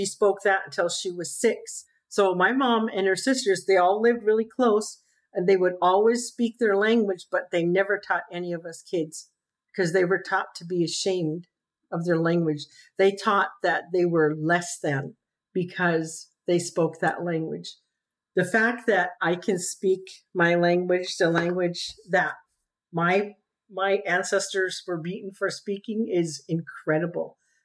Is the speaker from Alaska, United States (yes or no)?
yes; King Cove, Alaska, United States; now in Washington, United States; So in English … I'm from King Cove, Alaska, and I lived up there for 41 years before moving to Washington State.